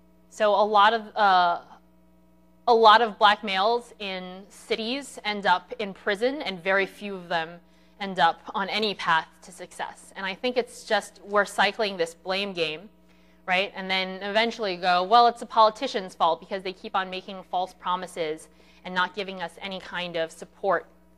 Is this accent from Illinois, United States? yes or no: yes; Chicago, Illinois, United States; This is all out of Chicago because I'm from Chicago